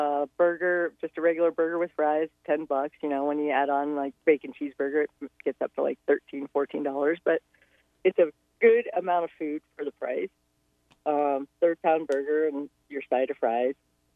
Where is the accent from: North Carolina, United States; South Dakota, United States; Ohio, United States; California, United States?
Ohio, United States; Canton; I grew up in Canton, Ohio, 10 miles from the Pro Football Hall of Fame.